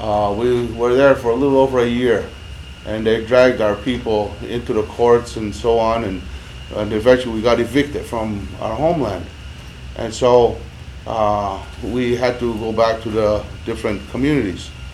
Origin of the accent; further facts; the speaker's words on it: Kahnawake, Quebec, Canada; moved away; Originally, I came from Ganawage, but like many others, in 1974, we left what people call the reservation.